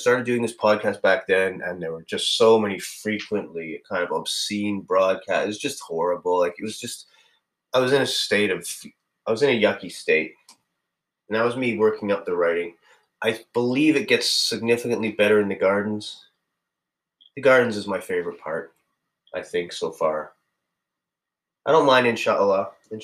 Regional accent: Australia; Good old Australia. I guess I'm still an Aussie at heart. I'm antipodean, as they say.

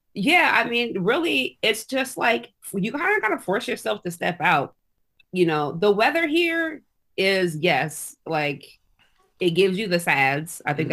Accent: Seattle, Washington, United States; Sometimes I'm like, for better or for worse, I'm from Seattle.

